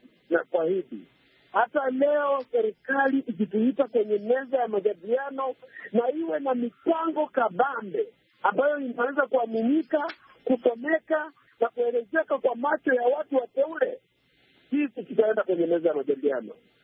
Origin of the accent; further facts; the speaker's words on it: Kenya; Sisi ni Wakenya